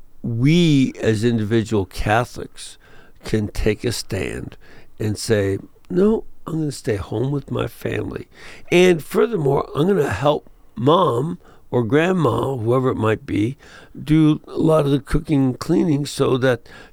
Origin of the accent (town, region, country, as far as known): Chicago, Illinois, United States; born or raised there